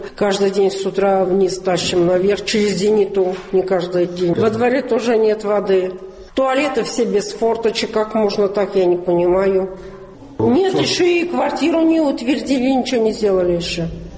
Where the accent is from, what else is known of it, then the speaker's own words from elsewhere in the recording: Ukraine; Я вот человек с Украины, я говорю то, что есть.